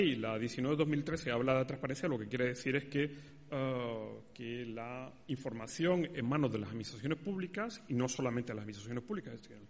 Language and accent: Spanish; Canary Islands, Spain; hacía visitas a mi tierra, a Canarias